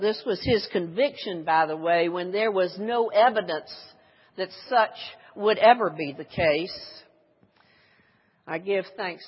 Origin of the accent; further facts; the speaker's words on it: Mississippi, United States; To give you an idea of where I have come from, I grew up in Mississippi at a time when water fountains at the railroad station had signs over them that read colored and white.